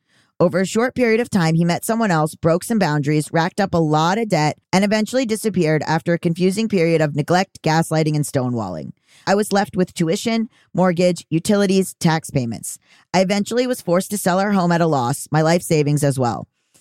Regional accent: Canada; I'm from Canada, so the legal system is set up differently here.

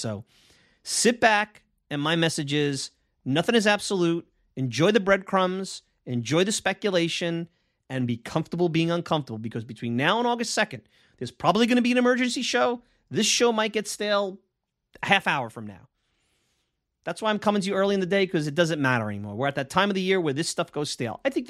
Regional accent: New York, United States; I grew up in Bensonhurst. My family now lives in Staten Island.

